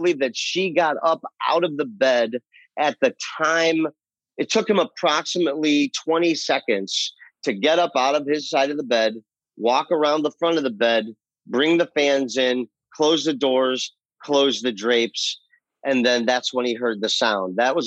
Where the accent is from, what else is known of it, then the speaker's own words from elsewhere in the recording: Cleveland, Ohio, United States; Like, I grew up in Cleveland, Ohio.